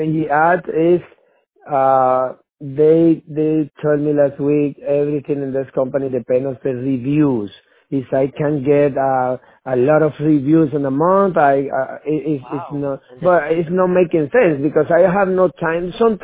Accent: Puerto Rico; moved away; I come from Puerto Rico, and I did a big project in Puerto Rico. Yeah, I moved from Puerto Rico, you know, after

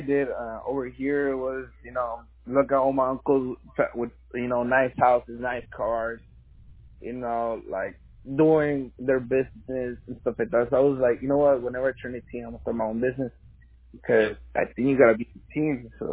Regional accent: Michoacán, Mexico; I'm from Michoacan.

